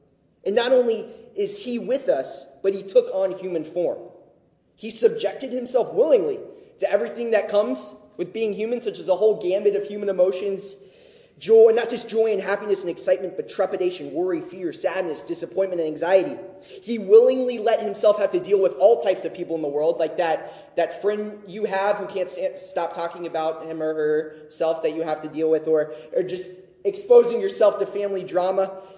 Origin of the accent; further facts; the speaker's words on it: Dallas, Texas, United States; Although I'm from Dallas, I grew up as a Red Sox fan since my dad's side of the family's from Rhode Island, lived in Boston.